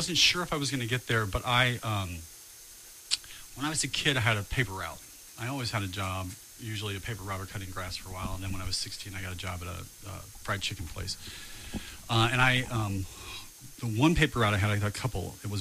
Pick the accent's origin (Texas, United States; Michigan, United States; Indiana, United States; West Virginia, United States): Indiana, United States; Hammond; born there; So I was born outside Chicago. My parents are both from Cincinnati. They're both deceased. But they grew up in Cincinnati, and when they were young, they had an opportunity to move to Chicago and go into business with my uncle. And my brother and I were both born in Hammond, Indiana.